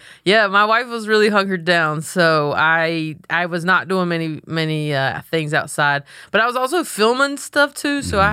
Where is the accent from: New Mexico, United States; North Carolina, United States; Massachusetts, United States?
North Carolina, United States; Belmont; I'm from a very, very small town called Belmont, North Carolina. When I was born, it was around 5,000 people. Now it's around like 11,000, so it's a metropolis. it's right outside of Charlotte.